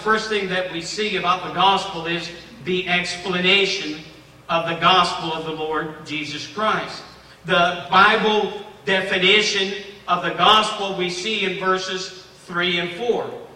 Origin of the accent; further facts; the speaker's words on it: Puerto Rico; born there; I was born in Puerto Rico. I was almost 27 years of age when I got saved.